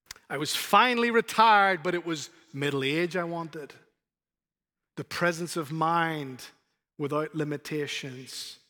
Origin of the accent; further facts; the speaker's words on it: Ireland; Trust me, I come from Ireland.